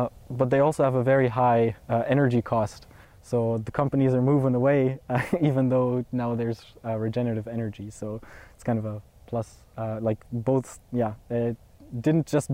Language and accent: English; Kelowna, British Columbia, Canada; also born or lived in Germany; I was born in Germany and moved around there a bit, and then in 2013 we actually came to Kelowna, so in British Columbia, actually. So very different kind of Canada, full of wine and orchards